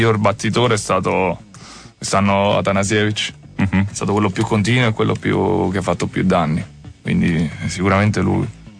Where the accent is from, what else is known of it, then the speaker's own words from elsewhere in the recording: Gaeta, Lazio, Italy; Sì, sono di Gaeta, lui di Formia, siamo nati insieme pallavolisticamente parlando.